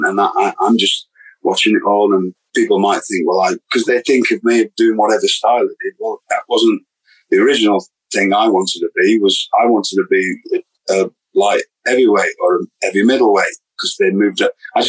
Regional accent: United Kingdom; moved away; Cause I came from Britain and people seem to think there's a British style.

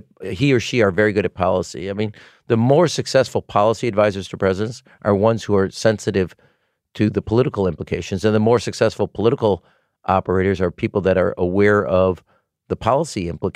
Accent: Chicago, Illinois, United States; He was from downstate Illinois. I was from Chicago.

